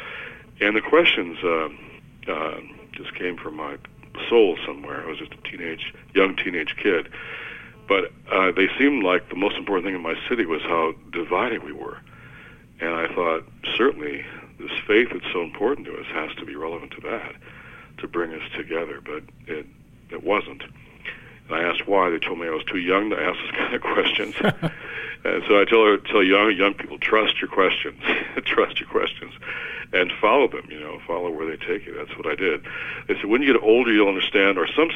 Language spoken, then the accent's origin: English; Detroit, Michigan, United States; And in my hometown of Detroit, a very polarized, racially polarized city.